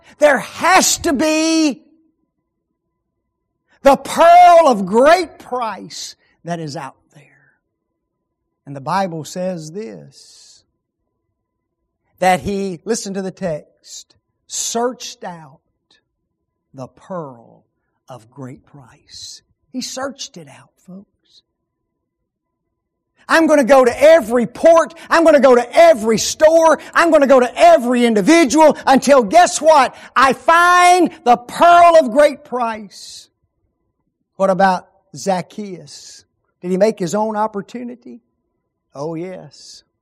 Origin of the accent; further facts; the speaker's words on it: Memphis, Tennessee, United States; also born or lived in Dyersburg; My mom and dad moved from New Bern, Tennessee, which is the little town that I was born in. Well, I was born in Dyersburg, but Dyersburg was the big city that had the hospital where I was born. They moved to Memphis